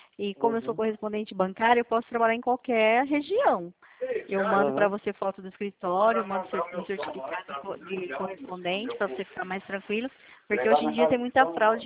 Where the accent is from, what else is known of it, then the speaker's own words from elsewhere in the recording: São Paulo, Brazil; Não, eu sou do estado de São Paulo.